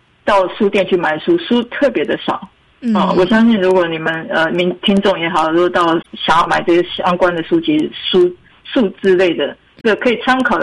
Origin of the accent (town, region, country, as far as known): Taiwan